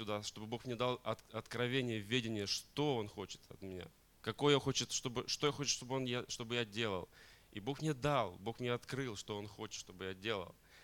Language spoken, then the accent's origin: Russian; Ukraine; now in Spain; Я живу в Вигересе, Испания. Сам украинец по национальности. Здесь 4 года уже живу с женой.